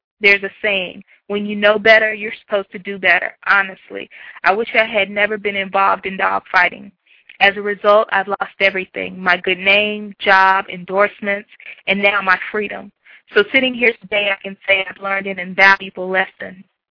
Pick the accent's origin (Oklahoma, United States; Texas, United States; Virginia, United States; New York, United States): Virginia, United States; Newport News; Growing up in Newport News, I was exposed to numerous illegal activities, and dogfighting was one of them.